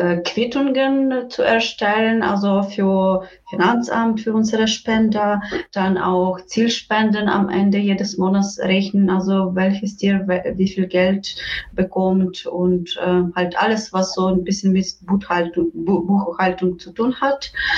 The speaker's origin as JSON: {"language": "German", "region": "Western Ukraine", "country": "Ukraine", "second_language": "German", "said": "Ursprünglich komme ich aus der Westen der Ukraine"}